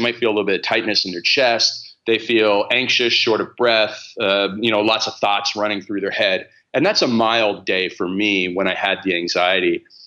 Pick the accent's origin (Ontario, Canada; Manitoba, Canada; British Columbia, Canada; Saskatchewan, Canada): Ontario, Canada; Stratford; I'm from Canada. I grew up on a farm in Canada in a city called Stratford.